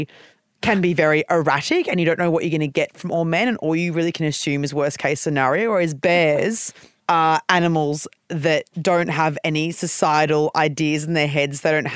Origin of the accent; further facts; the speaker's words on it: Australia; as a white person growing up in Australia, deeply racist country